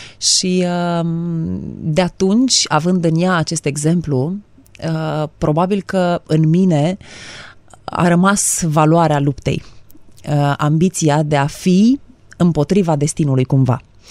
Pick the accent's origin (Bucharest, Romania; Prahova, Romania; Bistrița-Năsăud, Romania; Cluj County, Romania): Prahova, Romania; Coada Izvorului; Am crescut la bunicii mei o vreme, pentru că mama a avut ceva probleme de sănătate și am copilărit undeva într-un sat, se numește Coada Izvorului, în Prahova.